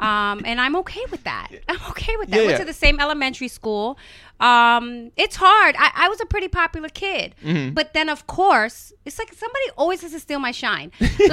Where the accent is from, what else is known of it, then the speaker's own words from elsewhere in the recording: Bronx, New York, United States; It's you know, I'm from the Bronx, but a lot of my family has moved out.